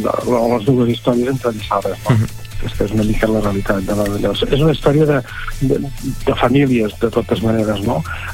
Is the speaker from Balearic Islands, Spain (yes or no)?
no; Calonge, Catalonia, Spain; also born or lived in Palamós; jo sóc fill de Calonge. Vaig néixer al poble de Calonge, vaig viure fins als 10 anys, que després vaig anar a viure a Palamós